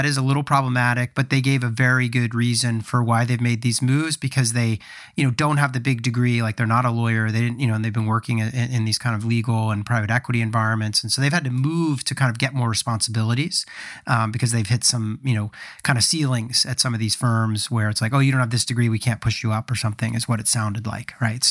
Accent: India; I worry about being overrepresented as an Indian candidate with an engineering background

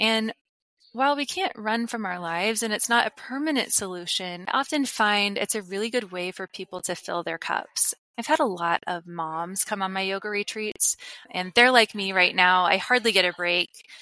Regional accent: Midwest, United States; I grew up here in the Midwest in the US. I didn't really know anybody who traveled internationally. I didn't have a passport.

